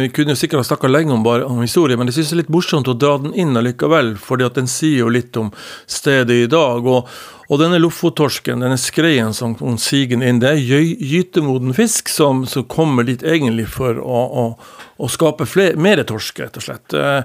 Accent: Finnmark, Norway; Jeg er jo da fra Finnmark

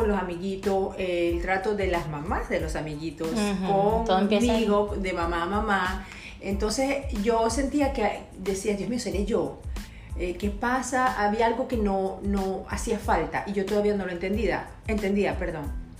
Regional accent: Venezuela; now in United States; yo nací y me crié en Venezuela, pero me vine bien jovencita a los Estados Unidos. Ya tengo más de 25 años acá.

